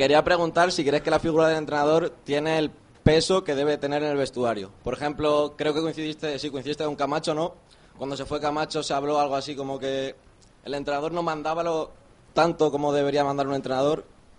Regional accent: Toledo, Castilla-La Mancha, Spain; De Toledo.

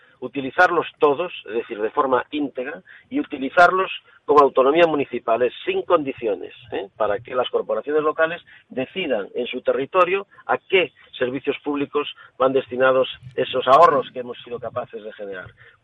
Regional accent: Galicia, Spain; dos gallegos, Abel Caballero y este que le habla.

